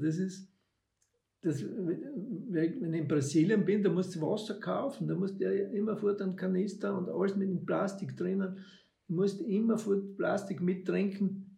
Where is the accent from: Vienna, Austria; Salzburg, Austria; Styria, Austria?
Styria, Austria; die Steiermark, also ich bin ja da geboren, in dem Haus da. Also die Steiermark ist einmal wirklich meine Heimat.